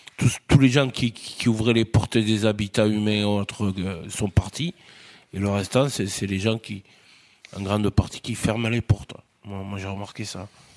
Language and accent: French; Fumel, Nouvelle-Aquitaine, France; Moi, je suis de Fumel. Je suis né dans le noir de l'usine et je reste un pessimiste.